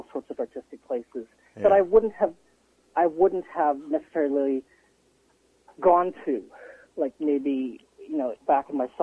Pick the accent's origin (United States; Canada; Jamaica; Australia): Canada; Usually Toronto would be the more viable choice for me, being Canadian